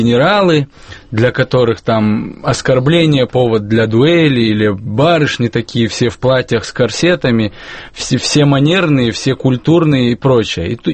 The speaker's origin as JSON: {"language": "Russian", "region": "Chechnya", "country": "Russia", "said": "я говорю об этом не потому, что я сам чеченец"}